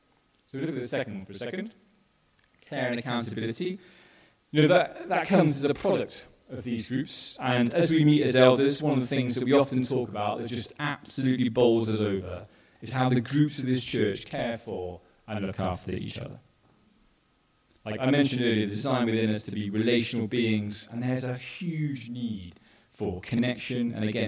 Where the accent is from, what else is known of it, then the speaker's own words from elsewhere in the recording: England, United Kingdom; You know, we are British. Sharing is hard. You know, I absolutely get that. And being one of the Englishmen in the room, I definitely get it, right?